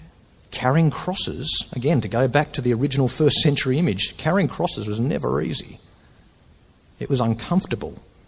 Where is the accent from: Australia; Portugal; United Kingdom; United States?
Australia; accent: Australian English; As an Australian English speaker, you know it's a way of saying the car is awesome